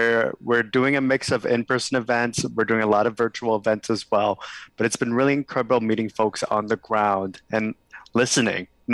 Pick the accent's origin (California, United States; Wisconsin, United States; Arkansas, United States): Wisconsin, United States; West Allis; And I serve as an alderman now in my hometown in West Allis.